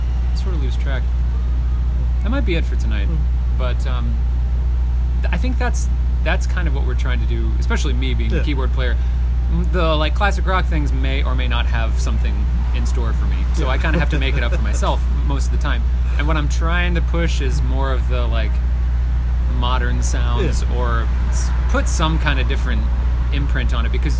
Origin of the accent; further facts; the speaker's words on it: St. Louis, Missouri, United States; I'm from filler. I'm from St. Louis.